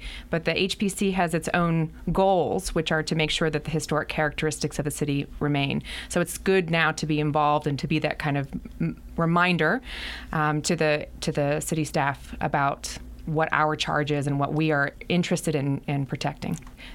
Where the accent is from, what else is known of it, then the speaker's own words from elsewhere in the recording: Louisiana, United States; I didn't grow up in a city that had brick streets. I grew up in Louisiana where floods and hurricanes have ruined all of them.